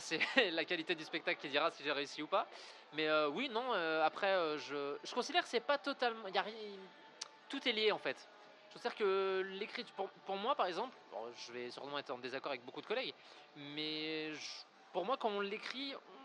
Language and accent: French; Nouvelle-Aquitaine, France; Moi, je suis originaire de Charente.